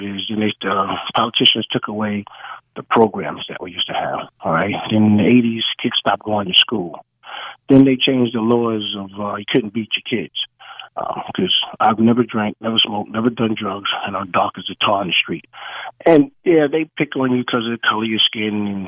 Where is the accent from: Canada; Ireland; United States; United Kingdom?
United States; New York City, New York; I grew up in Bensonhurst, okay?